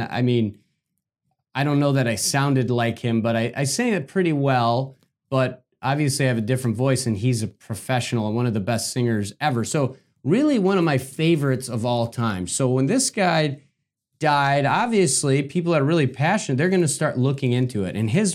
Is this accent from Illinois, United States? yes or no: no; Detroit, Michigan, United States; So his last show was in my home state, in Michigan. I grew up outside of Detroit.